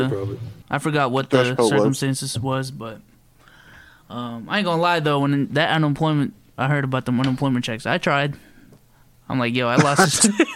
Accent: Philippines

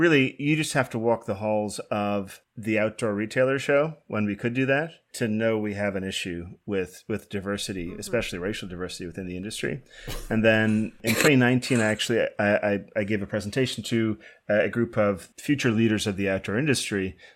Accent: Ireland; moved away as an adult; I grew up in Ireland, actually, came over here when I was 18.

